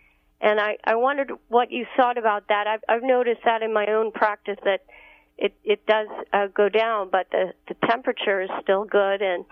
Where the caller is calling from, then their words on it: New York, United States; Hi, I'm calling from New York.